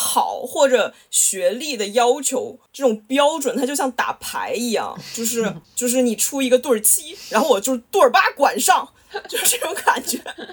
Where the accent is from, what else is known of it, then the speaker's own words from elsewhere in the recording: Beijing, China; 这个魅其实很大程度上来自于我的成长环境，因为我成长在海淀中关村海淀黄庄，它就是一个学习神教的建立处，学习神教的发源地，就是这里留下的全都是上一代靠高考进入北京的家长